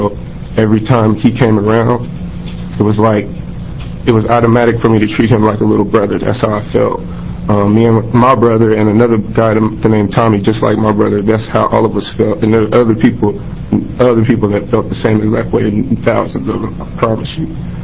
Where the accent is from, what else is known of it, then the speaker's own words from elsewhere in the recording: Portland, Oregon, United States; I'm from Portland, Oregon.